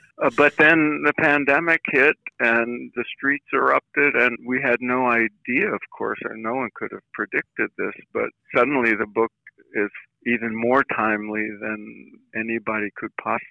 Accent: Brooklyn, New York, United States; also born or lived in Philadelphia; now in Los Angeles, United States; I live in Los Angeles. I grew up in Brooklyn and once lived in Philadelphia.

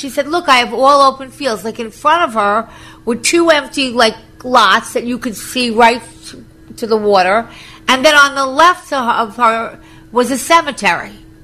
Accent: New York, United States; Yes, because, you know, I was from Long Island, so when I was buying in the city, I knew what air rights were

